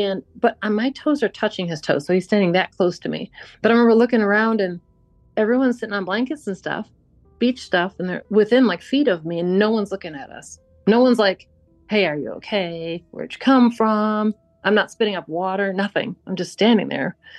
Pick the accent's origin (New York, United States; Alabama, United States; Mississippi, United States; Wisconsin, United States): New York, United States; Buffalo